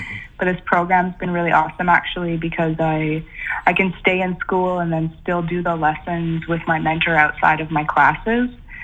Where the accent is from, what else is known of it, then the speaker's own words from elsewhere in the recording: Ihattas, British Columbia, Canada; I come from Ihattas, which is a new Chamuk nation on Vancouver Island. And I actually live in Port Alberni with my partner, Chukna, who comes from Tshishat.